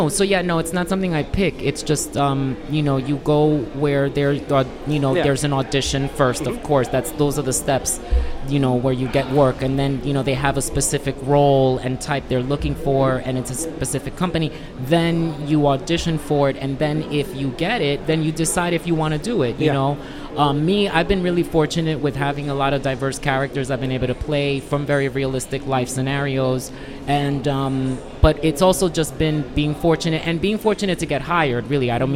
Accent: Union City, New Jersey, United States; also born or lived in Puerto Rico; I'm, I was born in Puerto Rico, mm-hmm. and I came to the States when I was about 4 years old. And then I grew up in a town called Union City, New Jersey.

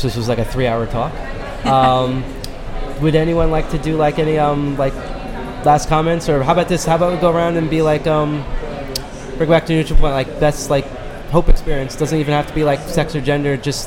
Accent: United States; I've grown up born and raised in America.

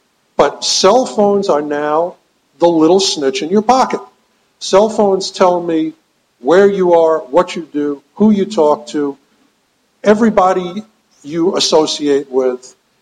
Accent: United States; But on the other hand, I'm an American. And it creeps me out as an American that there is this much information available.

